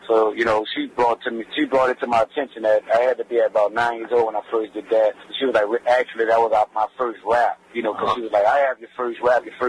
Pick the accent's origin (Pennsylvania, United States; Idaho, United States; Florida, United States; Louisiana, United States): Louisiana, United States; New Orleans; I'm from Holly Grove. I'm from the same area that … claims or represent or whatever like that. I'm from Holly Grove, from the same place that … rep. You know, I'm from those streets right there, Holly Grove of New Orleans.